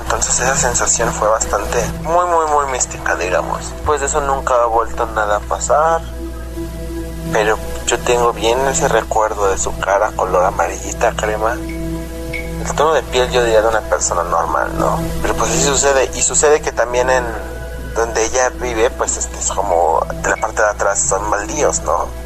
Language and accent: Spanish; Cuernavaca, Morelos, Mexico; Yo soy de Cuernavaca. aquí en Morelos, México.